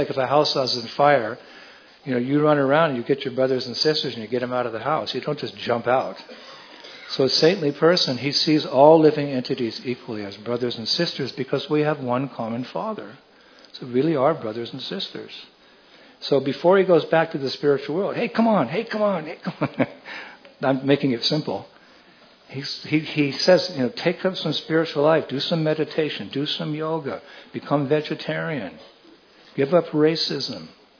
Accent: California, United States; Like when I was a kid, I'm from California, United States of America, and we had everything there.

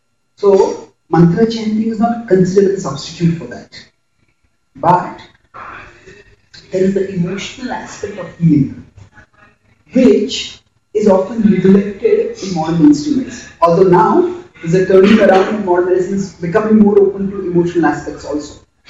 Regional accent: Mumbai, Maharashtra, India; So I come from Mumbai, India

